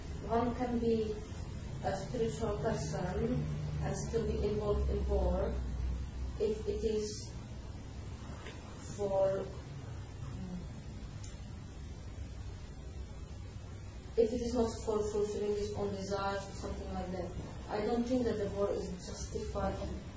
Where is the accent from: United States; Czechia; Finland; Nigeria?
Czechia; I'm from Czech, we don't have such a low temperature